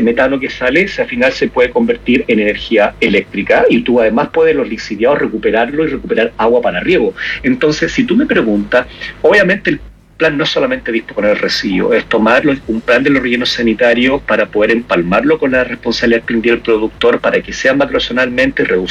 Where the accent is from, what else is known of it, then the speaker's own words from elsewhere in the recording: Iquique, Tarapacá, Chile; te digo al tiro, yo soy de Iquique.